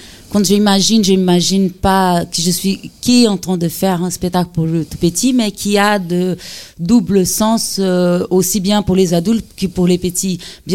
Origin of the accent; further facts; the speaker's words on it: Brazil; now in France; il y a du portugais parce que je suis brésilienne d'origine. Le français parce que c'est le pays qui m'a adoptée, qui j'ai choisi d'être.